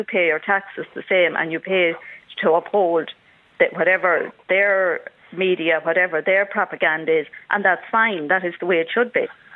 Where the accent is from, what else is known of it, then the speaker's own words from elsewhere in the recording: Ireland; We're seen as an Irish and a Catholic country